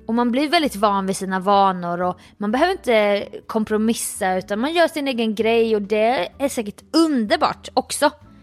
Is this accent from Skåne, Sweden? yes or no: no; Jönköping County, Sweden; sedan jag var en liten flicka som pinnade runt på mina ben i Jönköping City. Nej, jag var inte från City, men jag var från 5 kilometer söder om Jönköping.